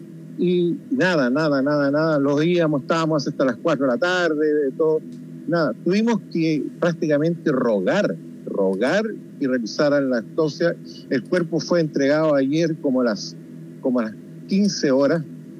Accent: Antofagasta, Chile; nosotros venimos de Antofagasta.

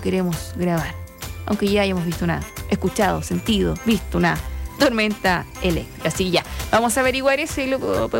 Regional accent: Chile; Porque como buen chileno, todo lo queremos grabar.

